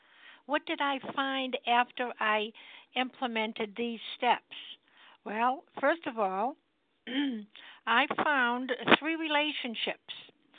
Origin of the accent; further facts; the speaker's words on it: Massachusetts, United States; I'm from Massachusetts.